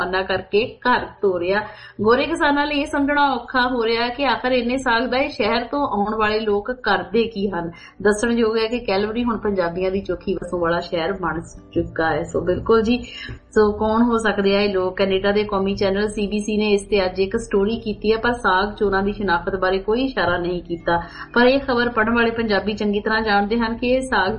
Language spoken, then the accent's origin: Punjabi; Punjab, India; ਮੈਂ ਦੁਆਬੇ ਤੋਂ ਬਿਲੋਂਗ ਕਰਦੀ ਹਾਂ ਜੀ, ਹੁਸ਼ਿਆਰਪੁਰ ਡਿਸਟ੍ਰਿਕਟ ਤੋਂ